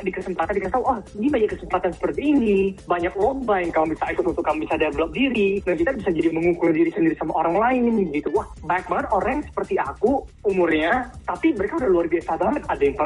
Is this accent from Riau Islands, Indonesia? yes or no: yes; Tanjung Pinang, Riau Islands, Indonesia; Kan aku dari Tanjung Pinang, Tanjung Pinang itu di Kepri, Kepulauan Riau.